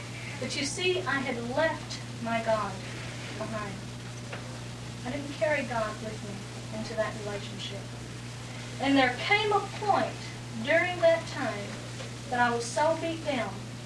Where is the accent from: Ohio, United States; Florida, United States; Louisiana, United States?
Louisiana, United States; To tell you a little bit about myself, I grew up in South Louisiana. I was one of eight children.